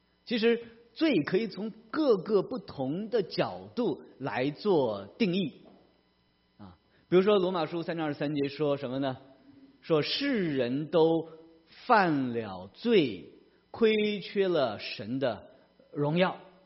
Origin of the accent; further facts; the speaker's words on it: China; 这些的翻译都不如我们中国人这个土豪两个字来得更准确